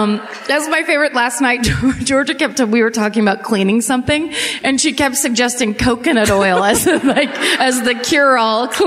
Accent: France; I'm from France, so I don't really know how to say your city's names.

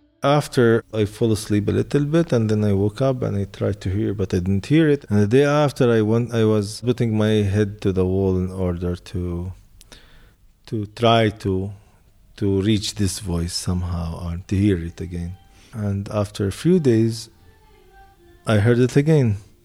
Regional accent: Jerusalem, Palestine; now in Jericho, Palestine; I'm originally from Jerusalem. Now I live in Jericho. I'm 42 years old.

